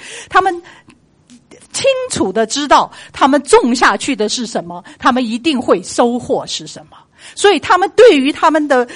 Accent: China; 我们中国人一讲忍，就是心的头上一把刀。

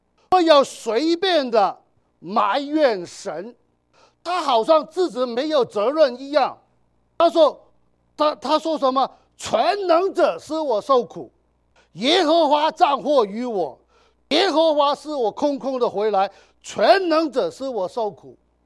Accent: China; 我们中国人称呼神的时候，我们要小心啊

